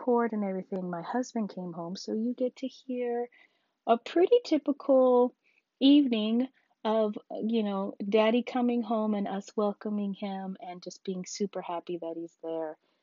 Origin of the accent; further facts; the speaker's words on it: Alaska, United States; I'm a knitter, crafter, mental health therapist, and explorer of my home state of Alaska.